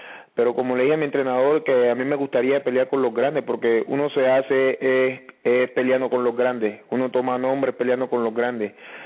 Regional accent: Antioquia, Colombia; yo vengo del Urabá antioqueño.

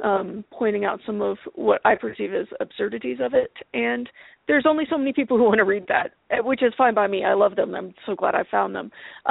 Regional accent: Los Alamos, New Mexico, United States; I grew up in Los Alamos, New Mexico, which is, well, it's where the Manhattan Project took place, and it's a company town

